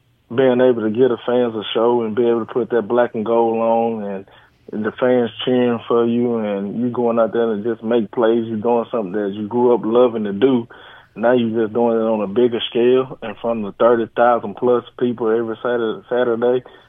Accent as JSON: {"language": "English", "region": "the South", "country": "United States", "tie": "born or raised there", "said": "You know, growing up in the South, you had that yes, sir, no, sir."}